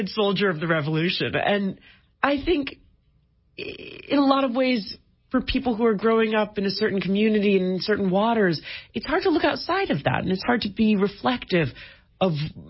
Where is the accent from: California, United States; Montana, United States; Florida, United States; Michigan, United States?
California, United States; San Francisco; I'm from San Francisco. I lived there my whole life.